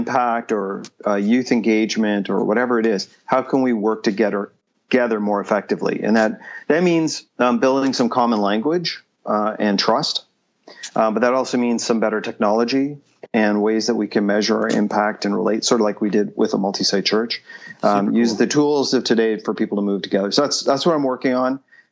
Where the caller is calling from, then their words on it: Toronto, Ontario, Canada; Calling in from just outside Toronto, Ontario.